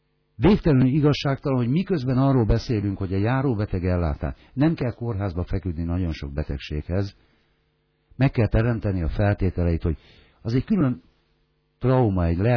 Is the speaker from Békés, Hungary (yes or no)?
no; Szabolcs-Szatmár-Bereg, Hungary; born there; Az utolsónak a szülővárosomban 6 kórház van, 5 plusz 1 kórház a megyében